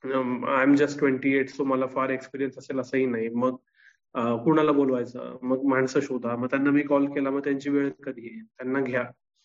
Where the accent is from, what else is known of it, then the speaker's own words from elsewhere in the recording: Kolhapur, Maharashtra, India; now in Pune, India; मी कोल्हापुरातलं जरी असलो तरी मी कोल्हापूर शहरात वाढलो, मला मूळ गाव नाहीये, आमची सगळी टीम शहरी आहे, मी पुण्यात राहतो.